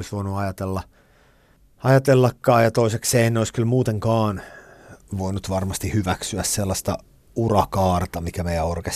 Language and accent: Finnish; Salo, Southwest Finland, Finland; Mä olen Salosta alun perin.